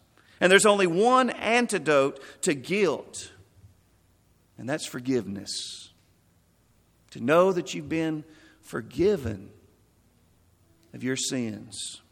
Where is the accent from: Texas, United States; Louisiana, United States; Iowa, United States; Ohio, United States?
Texas, United States; Stanton; Tarzan, Texas. That's 15 miles from where I grew up in Stanton, Texas.